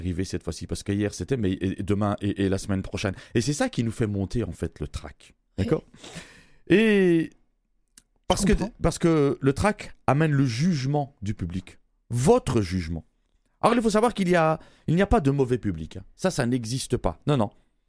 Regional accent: Belgium; en tant que Belge.

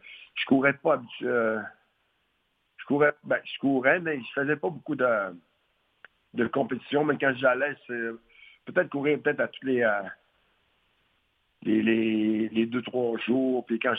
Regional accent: Mashteuiatsh, Quebec, Canada; moved away; D'où ce que je viens de Mashtoyat. Puis, disons, ça fait assez longtemps. Je suis parti de là, ça fait longtemps, mais je viens de là. Mes racines sont toutes là encore.

